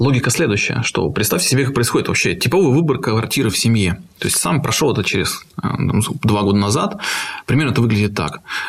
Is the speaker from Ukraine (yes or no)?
yes; Crimea, Ukraine; я сам крымчанин, родился в Крыму